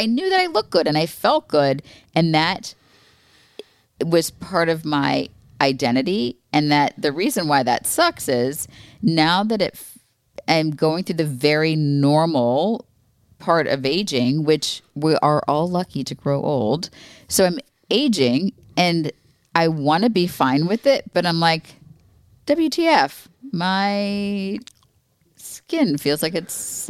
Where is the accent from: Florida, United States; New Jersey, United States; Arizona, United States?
Florida, United States; I grew up in Florida and there weren't a lot of tornadoes when I was growing up